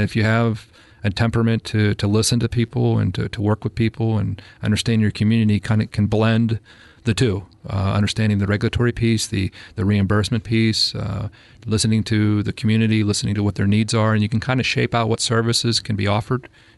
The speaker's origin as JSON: {"language": "English", "town": "Huntington", "region": "Pennsylvania", "country": "United States", "tie": "born or raised there", "said": "Yeah, I grew up in Huntington, Pennsylvania, in a rural part of Pennsylvania called the Rural T."}